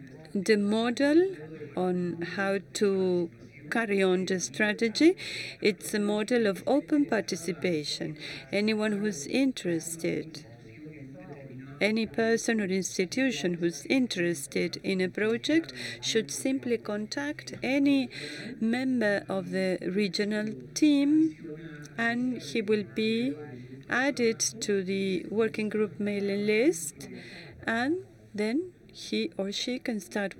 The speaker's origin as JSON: {"language": "English", "country": "Dominican Republic", "said": "from the Dominican Republic."}